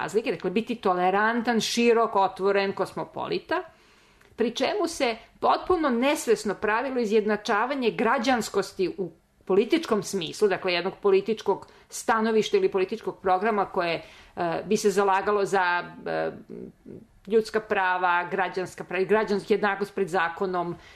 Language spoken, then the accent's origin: Serbian; Belgrade, Serbia; Ja sam Beograđanka, ali sam odrasla u naselju koje je onako na periferiji bilo